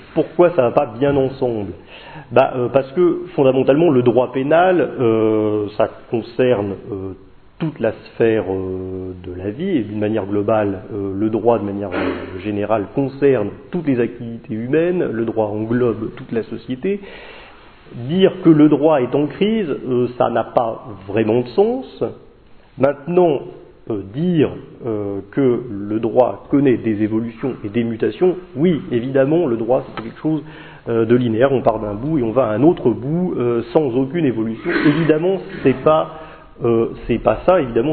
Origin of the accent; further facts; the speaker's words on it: Saint-Étienne, Auvergne-Rhône-Alpes, France; Moi je ne viens pas de Lyon, je viens de Saint-Étienne